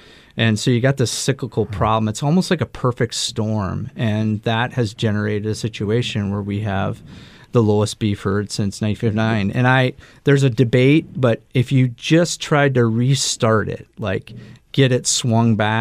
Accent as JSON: {"language": "English", "town": "Vernon Center", "region": "Minnesota", "country": "United States", "tie": "born or raised there", "said": "I grew up in a very special place in southern Minnesota. I grew up on the Blue Earth River, surrounded by a community. Vernon Center's like 357 people."}